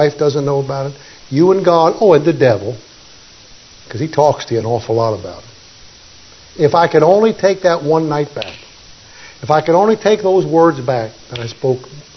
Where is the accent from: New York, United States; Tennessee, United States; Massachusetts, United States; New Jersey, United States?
Tennessee, United States; Did I tell you I'm from Tennessee?